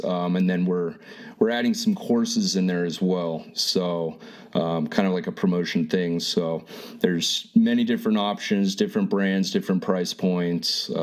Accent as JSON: {"language": "English", "town": "San Diego", "region": "California", "country": "United States", "tie": "born or raised there", "said": "But I'm from San Diego. I've been playing golf out here my whole life, so..."}